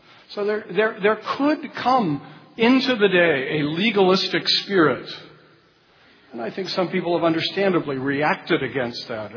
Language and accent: English; California, United States; I must say, as a Californian, I have been shocked.